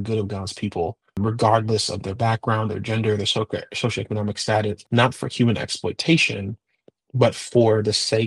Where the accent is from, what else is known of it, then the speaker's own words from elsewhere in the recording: Milwaukee, Wisconsin, United States; And there was a pastor in my hometown, Milwaukee